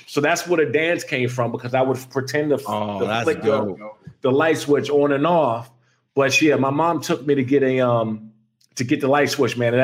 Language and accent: English; Maryland, United States; I grew up in Prince George's County. And so I went to Frederick Douglass High School in Upper Marlboro.